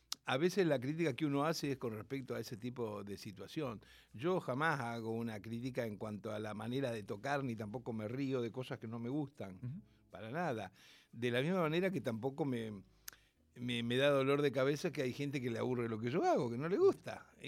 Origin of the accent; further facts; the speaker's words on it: Rosario, Santa Fe, Argentina; born there; nací en Rosario, soy nieto de andaluces y piamonteses.